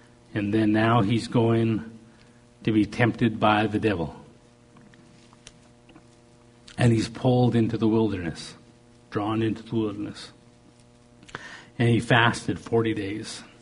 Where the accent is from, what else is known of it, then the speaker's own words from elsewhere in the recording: Canada; You know, I'm a Canadian mountain boy.